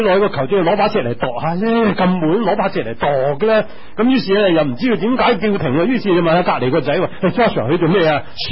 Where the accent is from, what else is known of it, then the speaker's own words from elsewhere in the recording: China; 我哋中国人嘅饮食咧就样样都有机会饮食